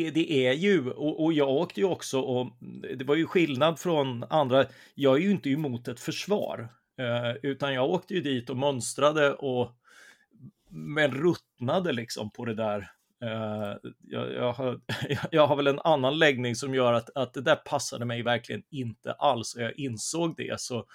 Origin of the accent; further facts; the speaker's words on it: Karlskrona, Blekinge, Sweden; Född och uppvuxen i Karlskrona, Blekinge. Och det är ju det är ju lite grann södra Sveriges Norrland, så det var sossigt och på dekis